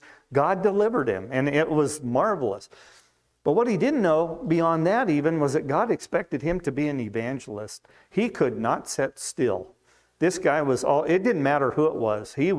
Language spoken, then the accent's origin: English; Wyoming, United States; So when I was a kid growing up in Wyoming, the home church I went to, there was a little old lady